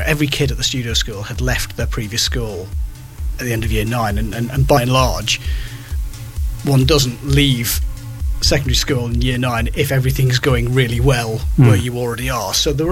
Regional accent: St Helens, North West England, United Kingdom; No, I'm originally from St Helens, but the big sort of coal mining and dirty St Helens in the northwest

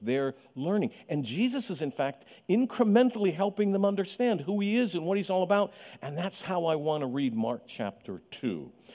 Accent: Mexico; I grew up in Mexico

